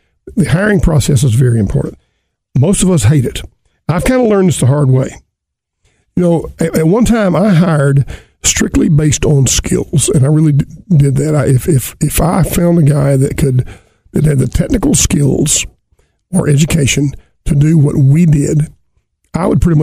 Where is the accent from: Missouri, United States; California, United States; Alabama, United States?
Alabama, United States; the famed Alabama coach, Bear Bryant, who I grew up in Alabama